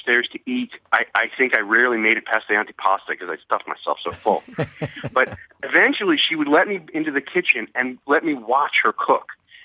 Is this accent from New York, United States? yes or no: yes; Staten Island, New York, United States; I learned how to cook as a very small child living in Staten Island.